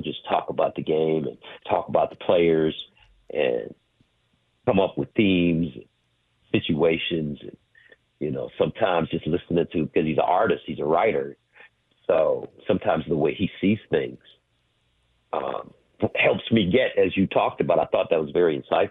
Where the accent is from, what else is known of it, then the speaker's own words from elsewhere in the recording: Detroit, Michigan, United States; We've known each other all our lives, going all the way back to growing up in Detroit.